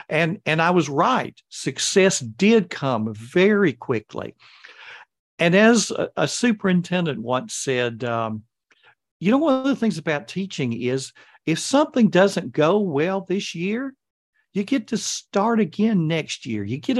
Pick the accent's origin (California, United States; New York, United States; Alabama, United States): Alabama, United States; I'm in the United States. I'm from Alabama, so it's the Deep South